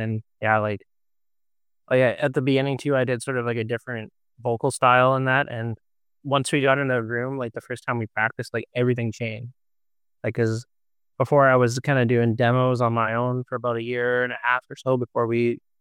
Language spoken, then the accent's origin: English; Portage la Prairie, Manitoba, Canada; we're from Portage la Prairie.